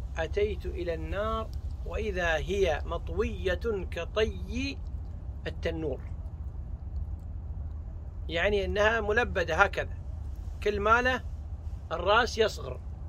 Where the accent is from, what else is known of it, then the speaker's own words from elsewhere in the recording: Kuwait; حتى العوام عندنا بالكويت إذا قلت لنا فلان يقول لك والنعم، يعني يمدحك